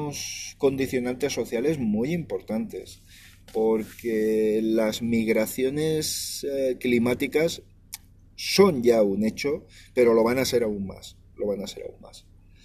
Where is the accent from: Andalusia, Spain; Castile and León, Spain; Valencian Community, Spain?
Valencian Community, Spain; Yo soy valenciano, soy mediterráneo, y el Mediterráneo va a ser uno de los lugares del mundo que más se van a ver afectados antes.